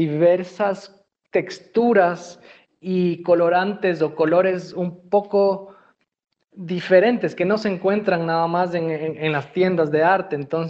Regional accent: Ecuador; que me recuerda mucho a mi país natal, Ecuador

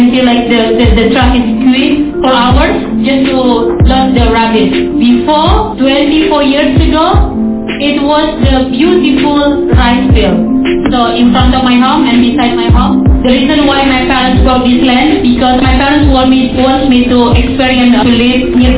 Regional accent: Bantar Gebang, West Java, Indonesia; I grew up in Bantar Gebang.

